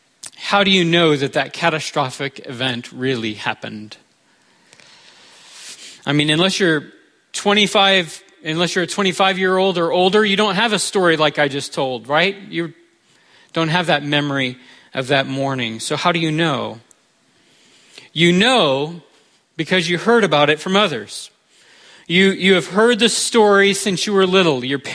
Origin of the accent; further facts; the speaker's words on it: United States; I said, "Yeah, I'm an American."